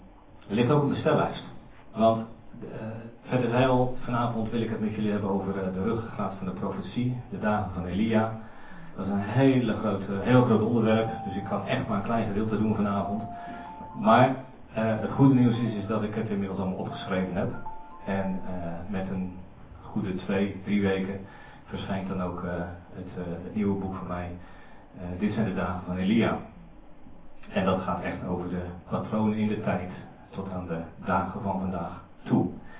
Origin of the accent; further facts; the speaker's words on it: Bodegraven, South Holland, Netherlands; Ik kom uit Bodegraven. Ik woon daar samen met mijn vrouw.